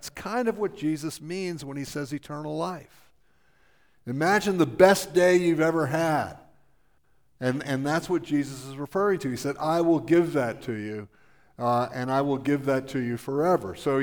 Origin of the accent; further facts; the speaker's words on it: Florida, United States; I was raised in South Florida, and in South Florida we had what were called rock pits